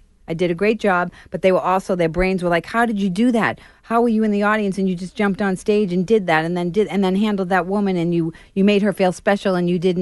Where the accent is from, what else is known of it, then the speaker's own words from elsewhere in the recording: Dorchester, Massachusetts, United States; it's so funny because we're from Dorchester or I'm from Dorchester and mother jokes are always my favorite for me, right?